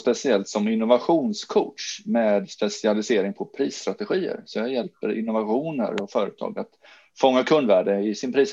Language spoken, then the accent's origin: Swedish; Jönköping, Jönköping County, Sweden; hemma i Jönköping där jag är uppvuxen.